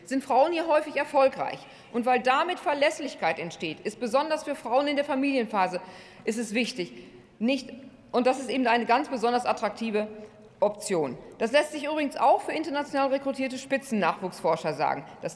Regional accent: Münster, North Rhine-Westphalia, Germany; Ich möchte jetzt mit einem erfreulichen Beispiel aus meiner Heimatstadt Münster schließen.

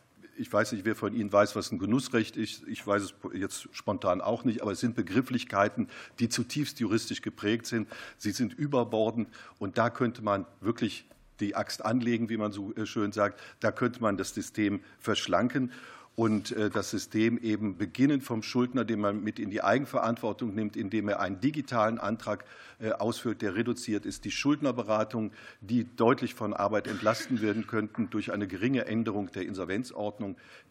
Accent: Cologne, North Rhine-Westphalia, Germany; Ich komme aus Köln

